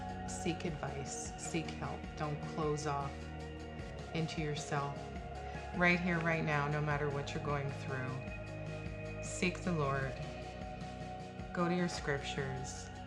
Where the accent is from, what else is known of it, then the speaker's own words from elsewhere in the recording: Burlington, United States; I am from Burlington. I've been living here for 2 years